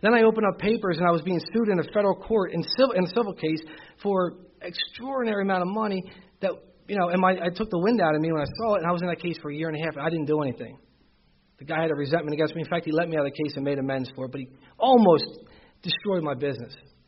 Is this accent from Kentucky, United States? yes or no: no; Philadelphia, Pennsylvania, United States; Because we're from Philly. We understand how it works.